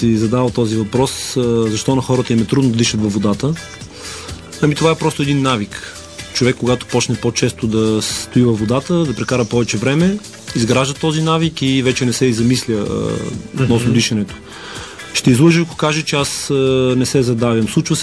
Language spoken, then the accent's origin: Bulgarian; Smolyan, Smolyan Province, Bulgaria; also born or lived in Momchilgrad; майка ми да ме роди в Момчилград. Но съм живял и съм израснал в Смолен.